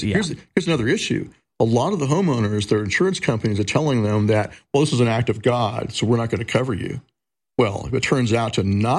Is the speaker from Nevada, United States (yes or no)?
yes; Nevada, United States; also born or lived in Arizona; Like, I grew up in Nevada and Arizona.